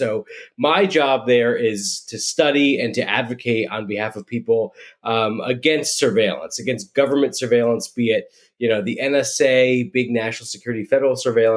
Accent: Connecticut, United States; also born or lived in New York, United States; Yeah, I was born in New York, was in New York till I was 4 or 5, and then grew up in Connecticut.

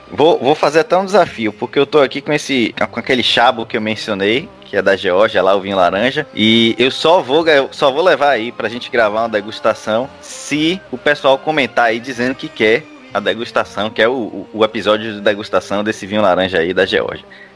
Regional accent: Brazil; porque a gente é brasileiro

